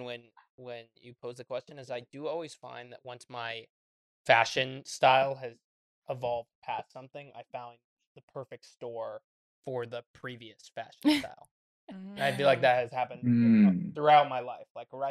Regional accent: San Francisco, California, United States; and this is especially stupid because I'm from San Francisco

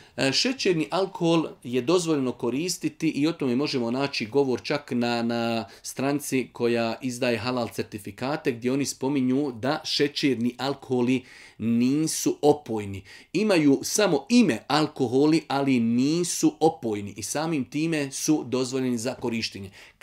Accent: Bosnia & Herzegovina; Pogotovo kod nas u Bosni, pošto se po hanefijskom mezhebu farzi klanjaju znači malo kasnije

